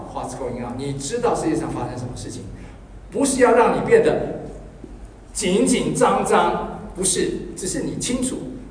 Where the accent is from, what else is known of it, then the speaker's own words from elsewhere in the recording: Taiwan; 我是从台湾来的背景，大家知道